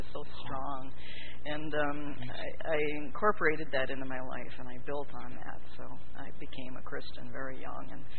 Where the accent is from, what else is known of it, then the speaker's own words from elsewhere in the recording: Pulaski, Wisconsin, United States; also born or lived in Kalamazoo, Michigan; I was born in Kalamazoo in 1961 by a father and mother who were both very inclined towards art and brought me to Pulaski, Wisconsin